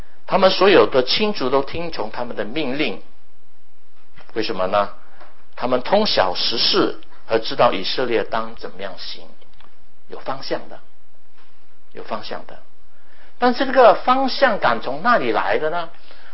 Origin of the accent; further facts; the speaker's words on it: Hong Kong; 免得变成我们香港人所建的那个烂尾楼。